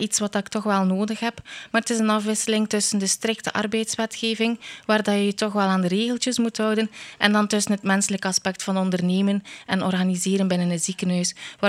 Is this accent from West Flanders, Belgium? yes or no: yes; De Haan, West Flanders, Belgium; also born or lived in Ghent / Aalter; now in Hertsberge, Belgium; 34 jaar. Oorspronkelijk kom ik uit De Haan, dus ik ben van de kust, maar wij zijn een stukje het binnenland ingetrokken. Eerst naar Gent, dan naar Aalter en nu in Hertsbergen terechtgekomen.